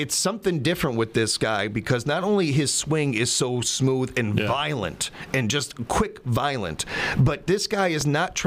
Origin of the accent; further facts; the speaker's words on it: United States; Because I'm American, I claim both.